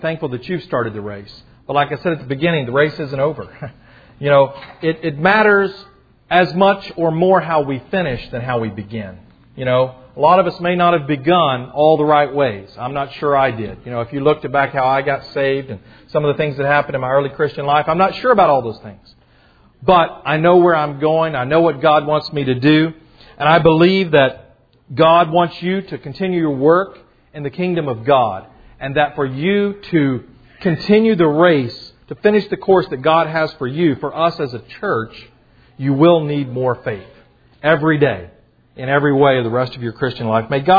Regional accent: Kentucky, United States; You know, I remember as a boy growing up in Kentucky in 1968, I would have been 13 years old.

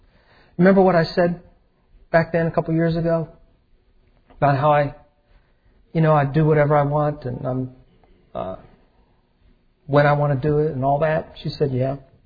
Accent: Philadelphia, Pennsylvania, United States; moved away; It ended up that I grew up in Philadelphia. It ended up that I moved out to Colorado.

